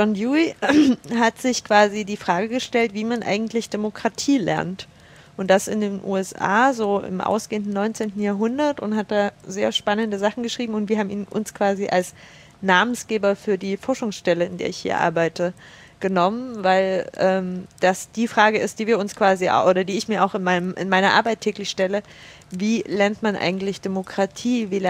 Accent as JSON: {"language": "German", "town": "Chemnitz", "region": "Saxony", "country": "Germany", "tie": "born or raised there", "also_born_or_lived": "Bavaria", "said": "geboren in Karl-Marx-Stadt und aufgewachsen in Chemnitz, ohne quasi meinen Standort zu ändern. Ich bin aufgewachsen in einem Dorf bei Chemnitz, so ein knappes Vorwendekind, 87 geboren"}